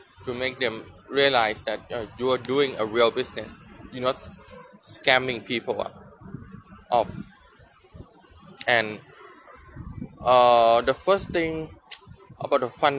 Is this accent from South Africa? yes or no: no; Thailand; I'm from Thailand.